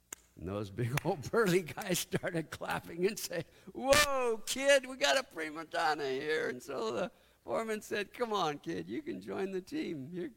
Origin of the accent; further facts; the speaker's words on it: Port Angeles, Washington, United States; I grew up in the Olympic Peninsula, up in Port Angeles, Washington, way up there. It was big timber country.